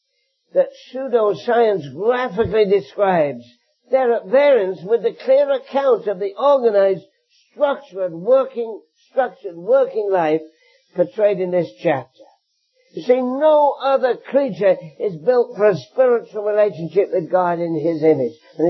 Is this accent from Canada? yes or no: yes; Canada; I come from Canada. We've just legalized same-sex marriage.